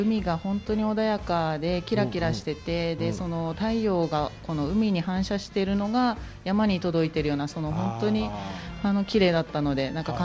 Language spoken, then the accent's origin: Japanese; Fukushima, Japan; born there; also born or lived in Yokohama; 生まれは東北 の福島県で